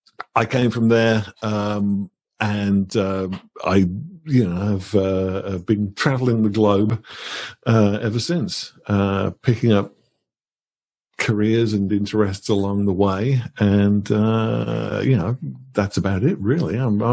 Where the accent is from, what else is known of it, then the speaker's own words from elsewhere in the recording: Birmingham, West Midlands, United Kingdom; But I grew up in England, in the middle part of England, Birmingham. And me and … we're from the same town.